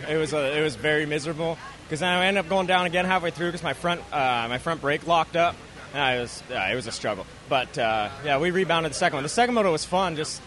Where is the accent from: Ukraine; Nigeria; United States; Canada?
Canada; I'm Canadian.